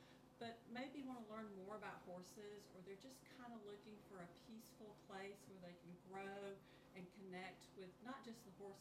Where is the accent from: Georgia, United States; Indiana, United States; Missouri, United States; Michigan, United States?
Georgia, United States; I'm not originally from Effingham County. I'm more from Middle Georgia, but this was closer.